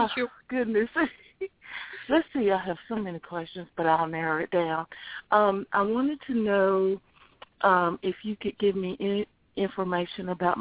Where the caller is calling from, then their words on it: California, United States; I'm calling from, I'm calling from California. I have a Tennessee number.